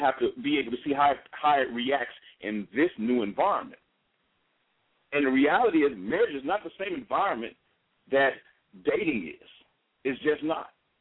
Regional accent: Minnesota, United States; I came from Minnesota, and in Minnesota, we only have, basically, to be honest, we don't have to deal with pollen and allergens and all that garbage.

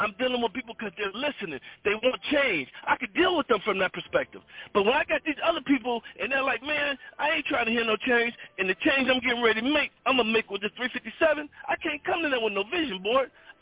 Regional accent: Chicago, Illinois, United States; I grew up in Chicago in the suburb

